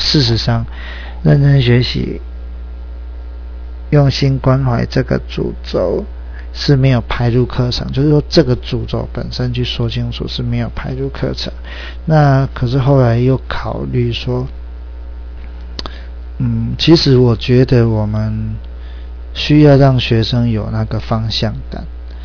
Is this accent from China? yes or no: no; Taiwan; 我们台湾人很努力，我们很辛苦